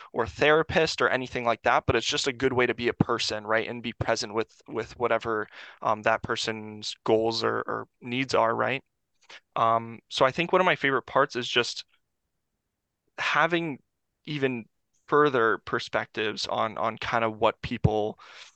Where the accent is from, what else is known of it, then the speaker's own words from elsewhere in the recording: Canada; I'm actually from Canada.